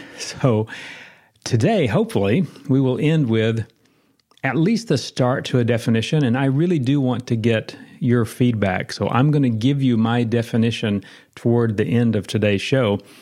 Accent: the South, United States; I grew up in the South, and I learned something that we called English.

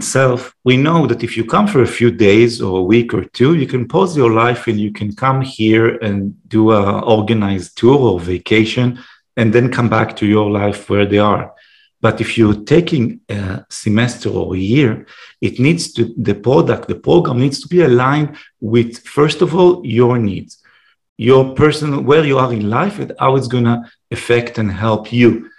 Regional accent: Israel; I'm sure you can see from my accent that I am born and raised Israeli, and it's not surprising.

